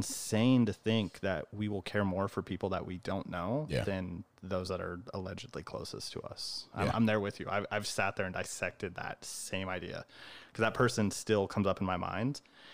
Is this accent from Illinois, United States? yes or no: no; California, United States; Yeah, around here, and then little stint in foster care too. So I've been up and down the state as well.